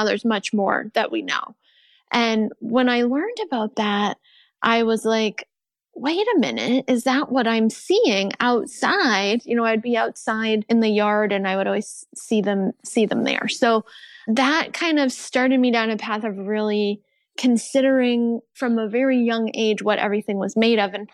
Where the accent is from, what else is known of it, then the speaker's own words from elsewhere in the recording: New England, United States; Yeah, I grew up in New England, and from a young age, I would see what at the time I called nature sparkles outside.